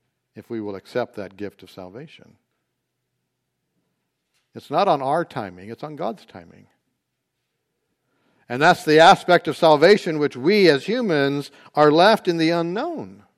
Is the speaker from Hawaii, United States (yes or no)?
no; North Carolina, United States; I grew up in Eastern North Carolina amongst Free Will Baptists, and they believe that you can lose it.